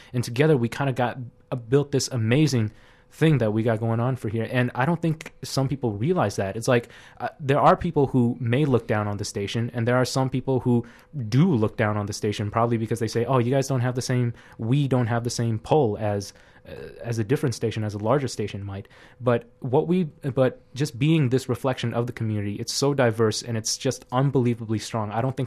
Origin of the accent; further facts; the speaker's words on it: Canada; I'm Chinese, but I'm also Canadian.